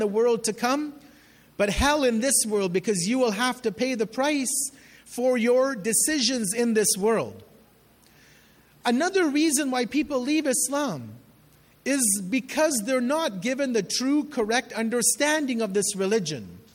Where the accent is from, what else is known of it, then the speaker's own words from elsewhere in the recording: Edmonton, Alberta, Canada; people that I grew up with in Edmonton